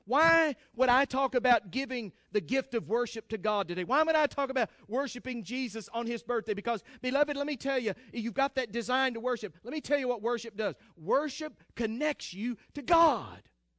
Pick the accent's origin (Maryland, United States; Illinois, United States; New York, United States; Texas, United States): Texas, United States; I am a Texan. And if you were to cut me open, I would bleed Texas.